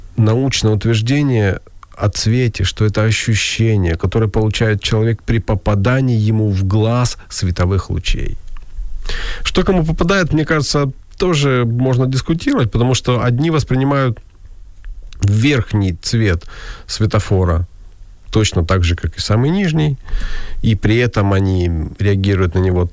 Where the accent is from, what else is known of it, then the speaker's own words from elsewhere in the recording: Kharkiv, Kharkiv Oblast, Ukraine; мои соболезнования моему родному городу Харькову.